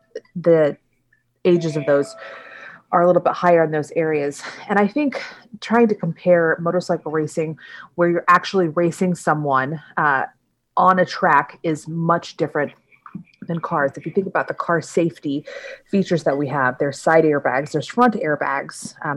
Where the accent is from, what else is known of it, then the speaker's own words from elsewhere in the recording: Alaska, United States; I grew up in Alaska, and we were allowed to start driving with our temps at age 14.